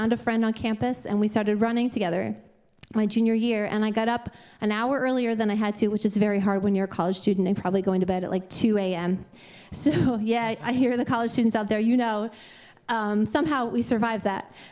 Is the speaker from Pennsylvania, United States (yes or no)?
yes; Pennsylvania, United States; because I grew up outside of Philly